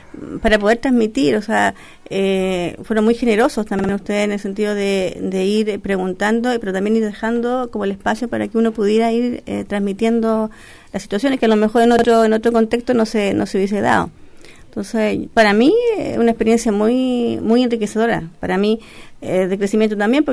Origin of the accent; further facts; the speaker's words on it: San Miguel, Santiago Metropolitan, Chile; yo soy de San Miguel, entonces entregar herramientas para mi misma gente, mi misma comuna, es sumamente positivo